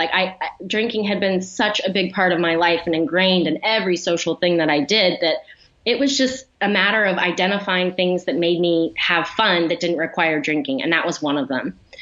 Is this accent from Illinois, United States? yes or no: no; Ohio, United States; But where I grew up in Ohio, there weren't a lot of running trails or sidewalks. And it just wasn't a very, commuter friendly, I guess, place to live. And like I said, when I moved out here